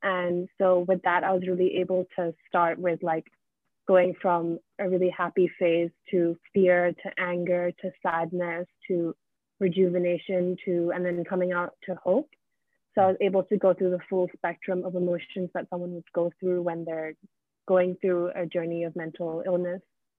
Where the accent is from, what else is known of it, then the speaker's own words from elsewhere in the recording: Singapore; I did the first performance around 2 years ago in Singapore, which is my hometown.